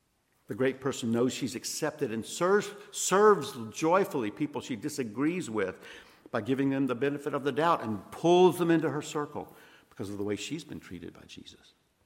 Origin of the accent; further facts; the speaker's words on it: Columbia, Mississippi, United States; also born or lived in Kosciusko; I was born in Kosciuszko, Mississippi, raised in Columbia here.